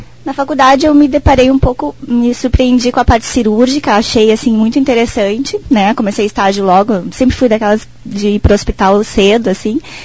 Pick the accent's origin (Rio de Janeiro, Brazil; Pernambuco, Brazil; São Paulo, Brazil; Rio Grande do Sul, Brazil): Rio Grande do Sul, Brazil; Porto Alegre; eu realmente venho de Porto Alegre